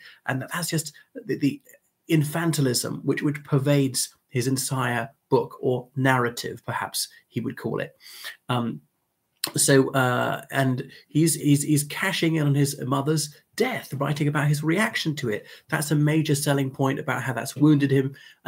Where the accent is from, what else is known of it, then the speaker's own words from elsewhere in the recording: Ireland; from Ireland.